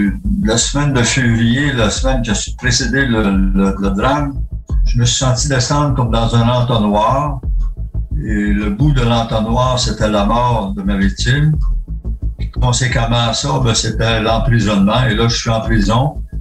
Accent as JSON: {"language": "French", "region": "Quebec", "country": "Canada", "said": "je suis gaspésien"}